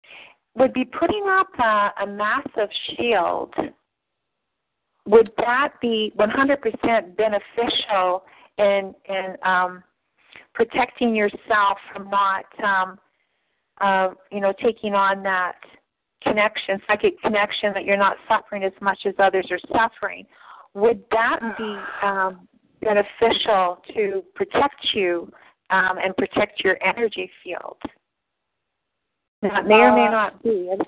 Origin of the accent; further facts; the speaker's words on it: Canada; because I'm Canadian. Canadians, we don't have any pennies left.